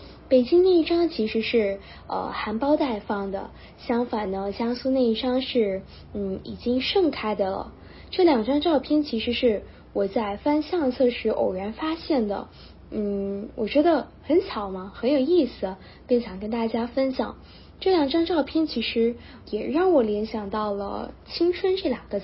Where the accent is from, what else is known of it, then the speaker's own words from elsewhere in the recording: Philippines; 今年19岁，来自菲律宾小油莲。我是在菲律宾土生土长的华侨，在这里生活、读书、成长。我基本上每年暑假的时候都会回老家泉州